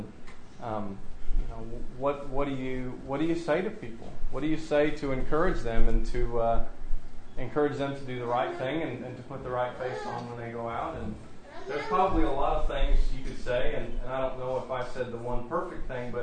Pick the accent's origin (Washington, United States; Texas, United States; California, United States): Texas, United States; now in Wyoming, United States; We are from Texas. We're from Wyoming by way of Texas, right?